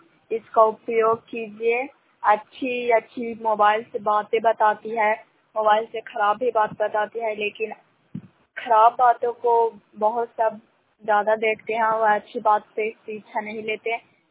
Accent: Sandh, Bihar, India; ग्राम सांध, पंचायत सांध, प्रखंड करार परसुराई, जिला नालंदा के निवासी हूँ।

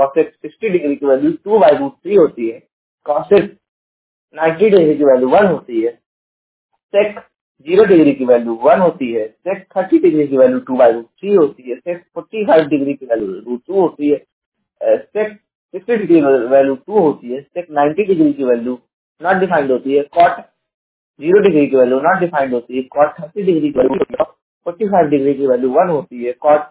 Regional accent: Uttar Pradesh, India; मैं जौनपुर जिले के में का निवासी हूँ।

